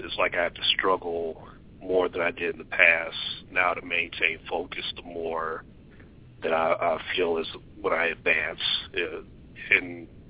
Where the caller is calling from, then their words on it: Detroit, Michigan, United States; I'm calling from Detroit, Michigan.